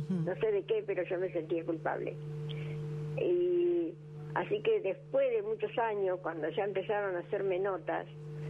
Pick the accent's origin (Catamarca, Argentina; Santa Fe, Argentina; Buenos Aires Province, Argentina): Buenos Aires Province, Argentina; Bahía Blanca; born there; now in Saldungaray, Argentina; Mucha gente ni sabía que yo me había ido de Bahía Blanca